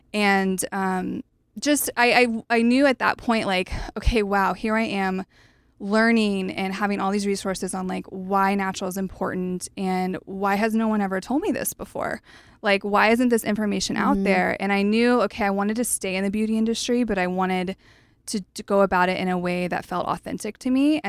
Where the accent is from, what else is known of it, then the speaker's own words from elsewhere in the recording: Oklahoma, United States; I grew up in Oklahoma and just, no knock to Oklahoma, but was not around, you know, farmers markets and healthy eating, and just had the sad American diet.